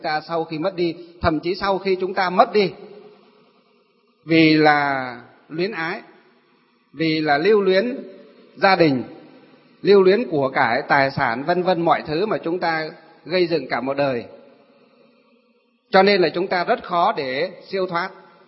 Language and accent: Vietnamese; Thanh Lương, Hòa Bình, Vietnam; ví dụ như trong quê nhà tôi cách đây 2 năm, ở trong xã Thanh Lương, Lương Sơn, Hòa Bình á. Ngày xưa là Thanh Lương, Kim Bôi, Hòa Bình, bây giờ chuyển về Lương Sơn.